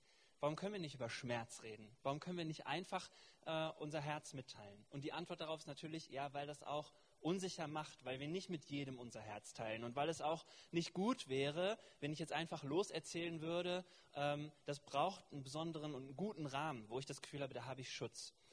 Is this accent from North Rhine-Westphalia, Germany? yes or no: yes; Remscheid, North Rhine-Westphalia, Germany; born there; Ich bin gebürtiger Remscheider.